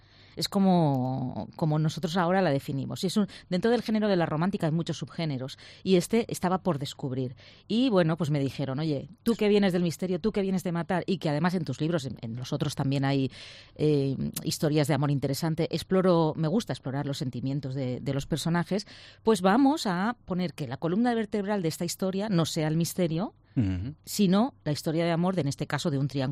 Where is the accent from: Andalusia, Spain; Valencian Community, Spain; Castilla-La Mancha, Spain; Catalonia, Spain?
Valencian Community, Spain; Alicante; Ya no hablo por mí solamente, pero somos embajadores de Alicante fuera.